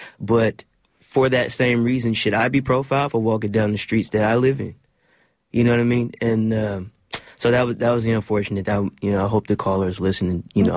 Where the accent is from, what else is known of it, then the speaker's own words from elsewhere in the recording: Oakland, California, United States; I'm from Oakland. My friends live in Oakland.